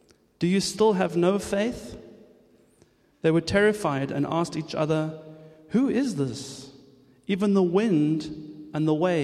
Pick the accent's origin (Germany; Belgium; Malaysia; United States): Germany; Frankfurt, Hesse; I mean, Frankfurt, and we come from Frankfurt, but, you know, Frankfurt is still a provincial town compared to this, you know.